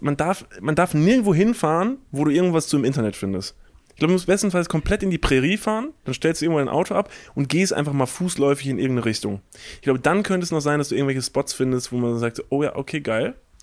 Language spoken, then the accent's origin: German; Kevelaer, North Rhine-Westphalia, Germany; Wir waren ja letztens nochmal in Kevlar zusammen, in meinem Heimatort.